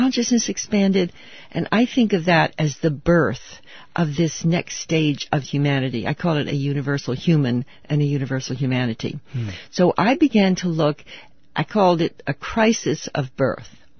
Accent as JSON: {"language": "English", "country": "United States", "tie": "born or raised there", "said": "And I'd been raised as an American, and all power, our power was good."}